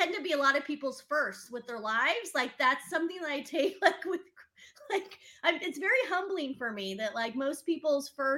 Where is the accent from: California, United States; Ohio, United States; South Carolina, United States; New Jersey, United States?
California, United States; San Diego; also born or lived in Virginia; Yeah, so I moved from Virginia to California, to San Diego, where my native homeland.